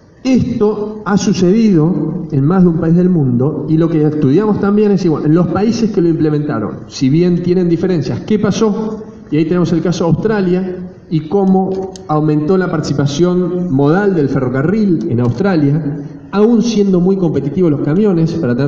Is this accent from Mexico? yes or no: no; Argentina; Nosotros también, como argentinos, producimos y competimos con los australianos.